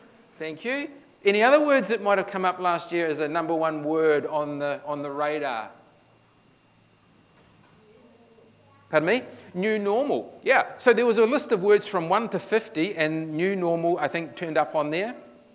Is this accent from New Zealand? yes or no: yes; New Zealand; now in Queensland, Australia; And I'm not just saying that because I'm a Kiwi.